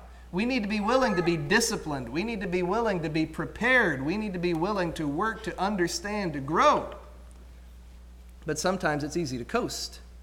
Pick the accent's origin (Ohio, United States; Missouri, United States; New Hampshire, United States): Ohio, United States; Columbus; born there; I was born in Columbus, and I married the daughter of two Michigan grads.